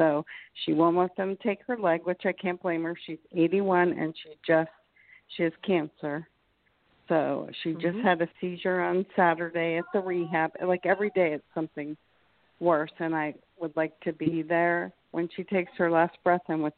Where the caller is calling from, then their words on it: Florida, United States; I'm from Florida.